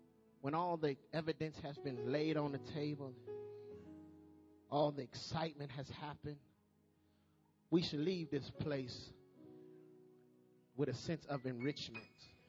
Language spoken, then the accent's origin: English; Petersburg, Virginia, United States; also born or lived in New Orleans; You know, I'm from Petersburg by way of New Orleans.